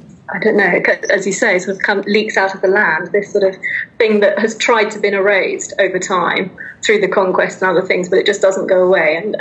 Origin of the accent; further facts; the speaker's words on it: England, United Kingdom; now in Colombia; I think I'm very English, and people, Colombians say, oh, you're very English in many ways